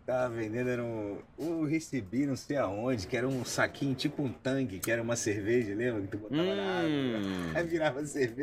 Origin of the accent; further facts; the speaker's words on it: Rio de Janeiro, Brazil; Sou carioca, mas eu tomo mate.